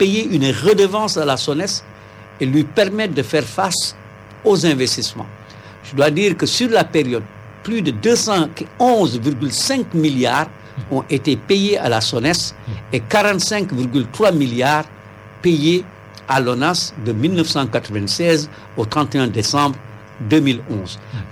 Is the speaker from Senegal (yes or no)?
yes; Senegal; Et nous, en tant que Sénégalais